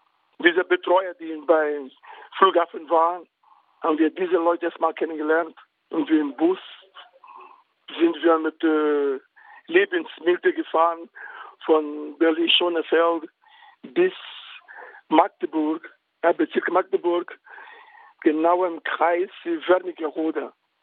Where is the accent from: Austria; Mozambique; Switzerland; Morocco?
Mozambique; genauso wie mein Heimatland, Mosambik.